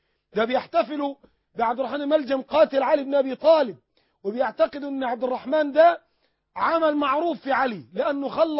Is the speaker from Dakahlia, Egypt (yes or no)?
no; Sohag, Sohag Governorate, Egypt; واحنا جايين من سوهاج